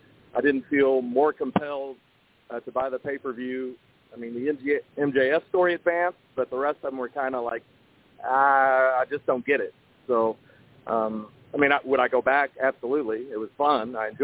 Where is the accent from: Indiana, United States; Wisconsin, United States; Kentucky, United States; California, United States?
Kentucky, United States; Louisville; I'm from Louisville, so the closest event to us had been Cincinnati or Nashville